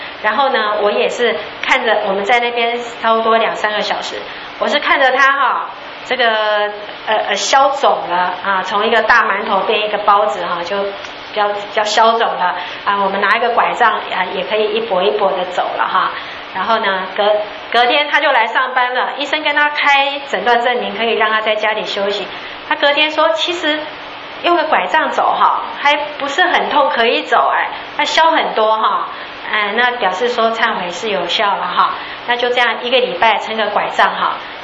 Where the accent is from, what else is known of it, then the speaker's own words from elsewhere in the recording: Taiwan; 为什么我们台湾人说吃猪脚会过厄运呢？